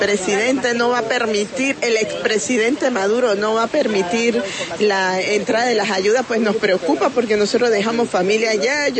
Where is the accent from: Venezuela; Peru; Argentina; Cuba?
Venezuela; aquí como venezolano, pues para trabajar es duro